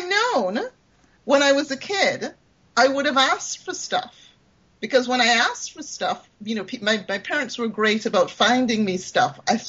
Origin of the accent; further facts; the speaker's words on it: Jamaica; encountered anything I recognized that was a written form as fantasy or science fiction while I was growing up in Jamaica.